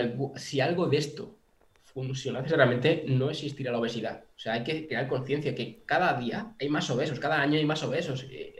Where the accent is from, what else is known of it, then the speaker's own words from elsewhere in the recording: Córdoba, Andalusia, Spain; No, yo soy, bueno, de Córdoba.